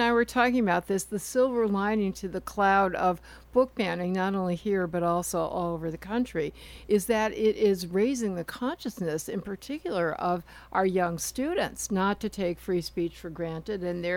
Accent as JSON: {"language": "English", "region": "Minnesota", "country": "United States", "tie": "born or raised there", "said": "I grew up in Minnesota."}